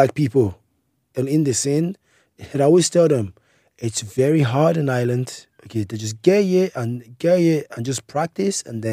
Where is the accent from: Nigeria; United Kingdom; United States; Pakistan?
Nigeria; And then I said, hey, I'm Nigerian.